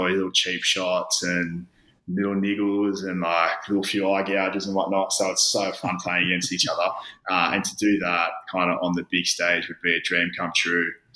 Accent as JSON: {"language": "English", "country": "Australia", "tie": "born or raised there", "said": "growing up in Australia"}